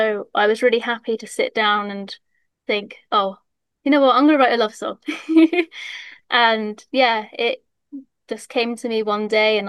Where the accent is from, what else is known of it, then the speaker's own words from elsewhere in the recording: South West England, United Kingdom; So I'm from North Devon, so I've done all of Cornwall, I've done all of Devon, all of Somerset.